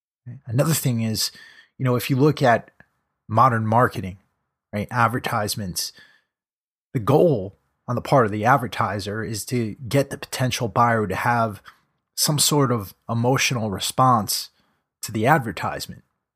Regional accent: United States; And as an American, that's something that I believe in.

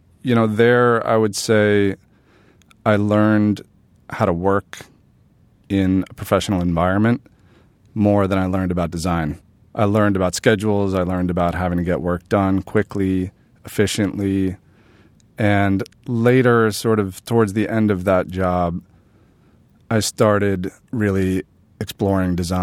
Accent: New York, United States; now in Brooklyn, United States; I grew up in Manhattan.

